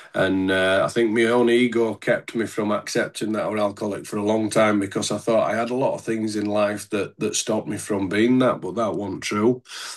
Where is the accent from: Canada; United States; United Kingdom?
United Kingdom; Leeds, Yorkshire and the Humber; So I'm coming from Leeds in the UK, in the wonderful county of Yorkshire. Commonly known locally as God's own country.